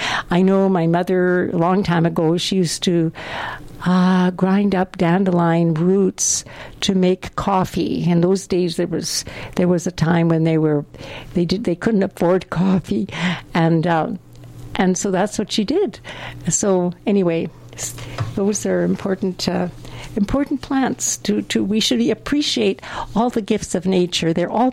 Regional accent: Fisher Branch, Manitoba, Canada; I know in the town, in the area of Fisher Branch, where I grew up in the Interlake area, there was a lot of peatland

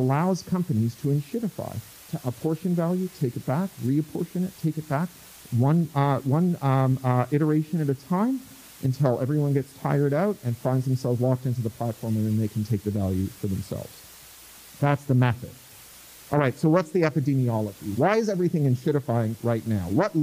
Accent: Toronto, Ontario, Canada; If you've ever gone to a county fair, I grew up in Toronto

